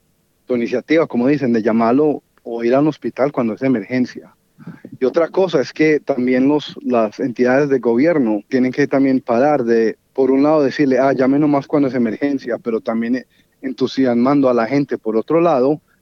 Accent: Colombia; en mi país, de donde yo soy, en Colombia

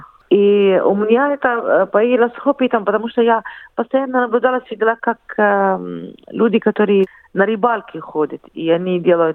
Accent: Jordan; born there; Russian is a second language; Я родилась в Иордании, там закончила школу.

